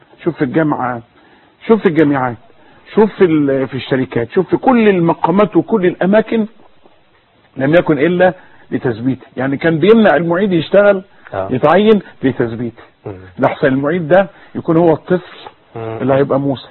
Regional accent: Egypt; احنا عندنا في مصر اتخلع كده زي ما يكون زرار ساقط

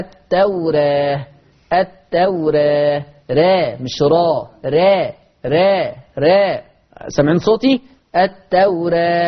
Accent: Egypt; accent: Egyptian; ودي لهجتنا كمصريين على فكره،

